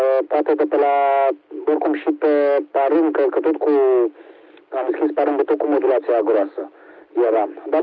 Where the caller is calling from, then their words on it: Hunedoara, Hunedoara County, Romania; Eu acum sunt pe repetorul de aici, de la Hunedoara. Înainte eram pe repetorul din Deva.